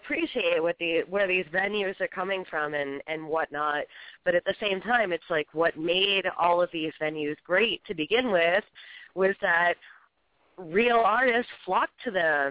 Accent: Boston, Massachusetts, United States; I'm from Boston. I'm on the East Coast, and I've seen that.

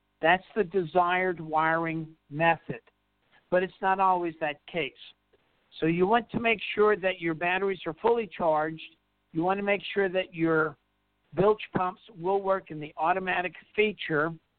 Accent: New Orleans, Louisiana, United States; Now, we're originally from New Orleans. Everybody's heard about Katrina.

